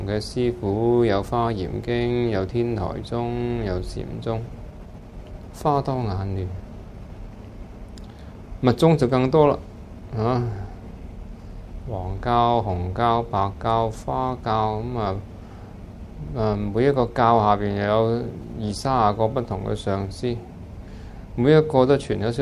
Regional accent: Hong Kong; 那我們現在我們香港人就極為幸福了

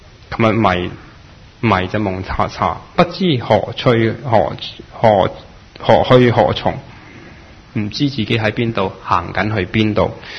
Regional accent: Guangdong, China; 六祖當然係南方人啦，佢哋係我哋廣東人

